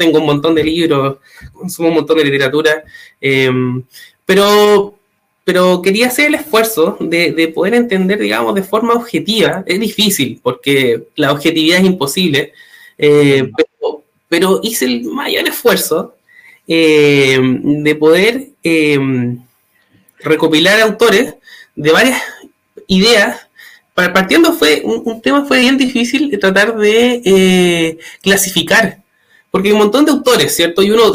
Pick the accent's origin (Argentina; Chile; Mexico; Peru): Chile; de Chile. Vivo en la región de Valparaíso, Viña del Mar.